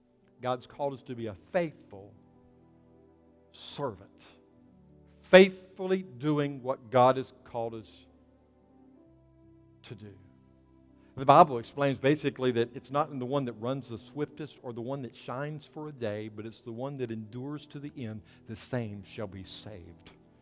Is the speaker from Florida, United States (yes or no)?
yes; Florida, United States; And I grew up in Florida, and I never did surf, but I know guys that did, and there's this thing called hang 10.